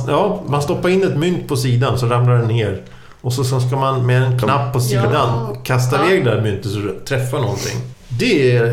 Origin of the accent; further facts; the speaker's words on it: Stockholm, Stockholm County, Sweden; eftersom vi kommer från Stockholm.